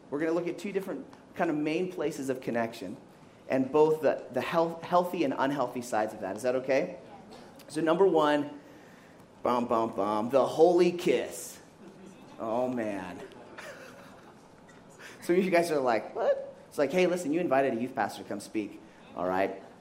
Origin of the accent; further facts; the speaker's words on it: Kenya; I grew up in Kenya. And it was kind of like a mix of different cultures.